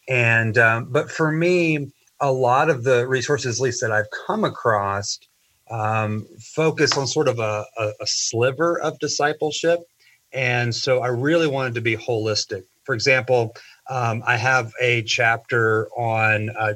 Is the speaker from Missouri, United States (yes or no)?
yes; St. Joseph, Missouri, United States; also born or lived in South Georgia; And I grew up in St. Joe, just my hometown.